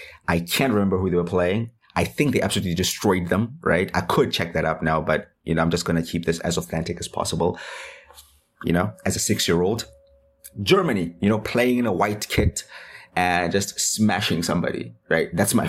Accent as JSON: {"language": "English", "country": "South Africa", "said": "I am from South Africa, right?"}